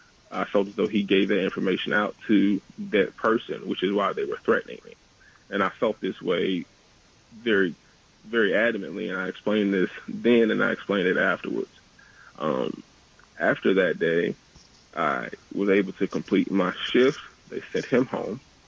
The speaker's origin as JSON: {"language": "English", "region": "the South", "country": "United States", "said": "I'm from the South, so I've never actually been into a Trader Joe's before the one that I worked at."}